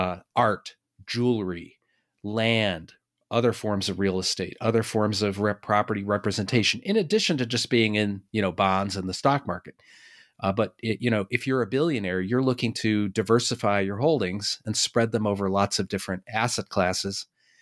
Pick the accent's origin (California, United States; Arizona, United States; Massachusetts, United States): Massachusetts, United States; Boston; And, you know, I'm from Boston. Boston was sort of an early center of family offices.